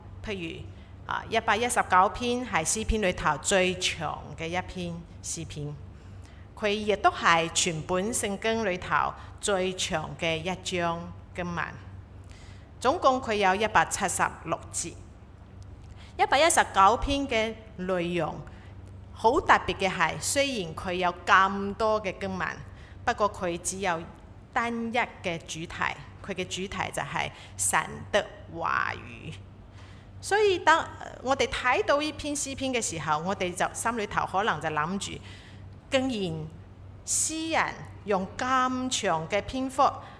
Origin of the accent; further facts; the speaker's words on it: Taiwan; first language Cantonese; Chinese is a second language; 广东话虽然是我的 mother tongue，由小时候在台湾我是讲广东话，到幼稚园才学华语的，不过我从来都没有在广东话的教会崇拜过。